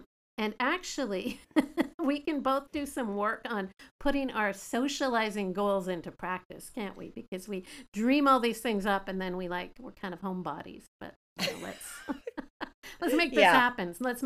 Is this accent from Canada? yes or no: yes; Canada; now in United States; I'm Canadian, for those of you who don't know.